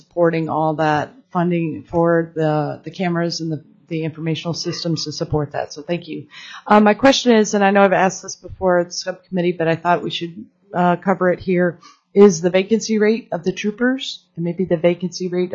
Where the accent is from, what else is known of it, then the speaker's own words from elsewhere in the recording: Anchorage, Alaska, United States; since I'm from Anchorage and we seem to be struggling with that with APD.